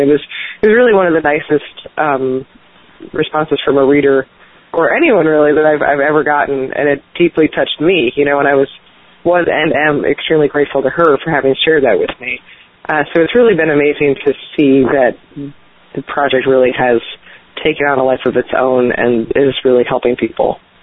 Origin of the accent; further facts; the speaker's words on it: New York, United States; I'm from New York, and so I'm back on the East Coast, and it's a better match.